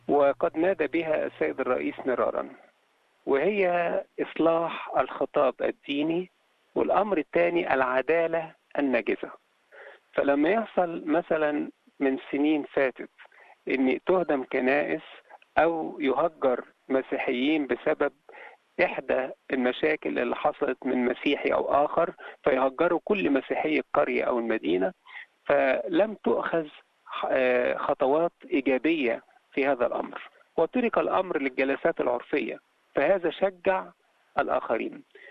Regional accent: Egypt; وضع الأقباط في مصر بصفة عامة، نحن مواطنين مصريين لنا كل الحقوق وعلينا كل الواجبات

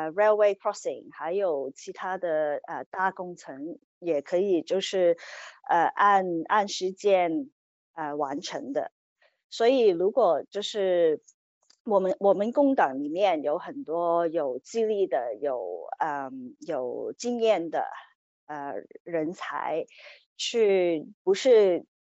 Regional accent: Australia; first language Cantonese; Chinese is a second language; also born or lived in Hong Kong; 我7岁的时候跟我爸妈从香港移民到澳大利亚，所以我其实在家里是讲广东话的，国语有时候，可能讲得不好。我是在澳大利亚长大的，

